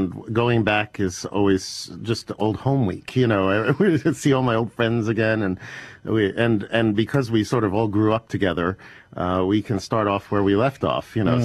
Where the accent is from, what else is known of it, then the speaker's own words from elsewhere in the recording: New York City, New York, United States; I was 10 years old growing up in New York City, and my mother thought it would be a good idea if I started going to these young people's concerts that Bernstein was conducting back then with the New York Philharmonic.